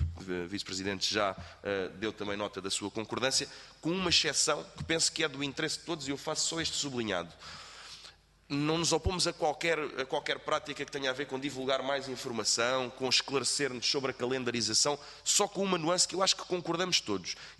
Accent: Setúbal, Portugal; também sou do Distrito de Setúbal e também me dirijo muitas vezes àquela zona

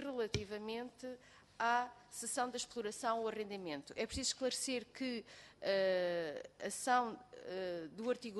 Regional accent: Bragança, Portugal; eu sou do distrito de Bragança, e portanto conheço bem esta realidade

